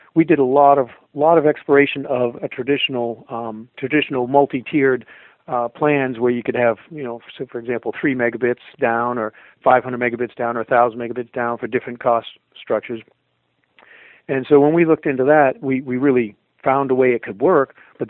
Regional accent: Maine, United States; also born or lived in Los Angeles / Denver; I grew up here in Maine and then took off, went around the country. I was living out in L.A. for over a decade, 15 years, I guess, and then Denver for a while.

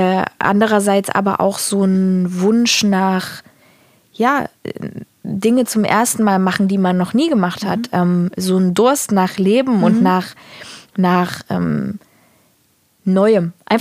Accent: East Germany, Germany; an diesem ostdeutschen Denken, jedenfalls die Menschen, die ich kenne in meiner Heimat, manchmal so traurig macht.

